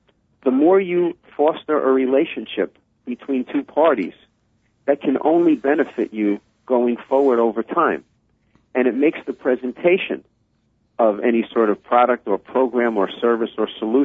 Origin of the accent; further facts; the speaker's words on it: New York, United States; accent: New York; am a native New Yorker, and I hope that your listeners were able to understand what I said through my New York accent.